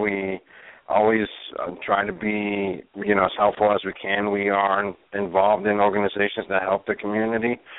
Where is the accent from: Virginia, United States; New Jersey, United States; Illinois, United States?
New Jersey, United States; I'm from New Jersey.